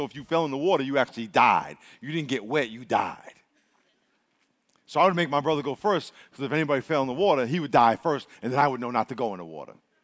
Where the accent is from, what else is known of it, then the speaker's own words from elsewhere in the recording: New York, United States; If they're from New York, we end up talking, yo, man, we're from New York.